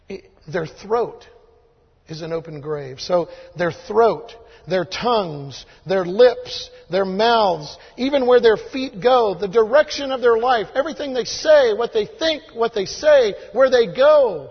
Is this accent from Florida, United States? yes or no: yes; Tampa, Florida, United States; I grew up in the Tampa area all of my life.